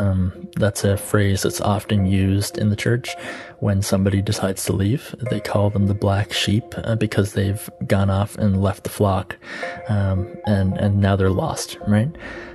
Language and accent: English; Canada; I'm from Canada.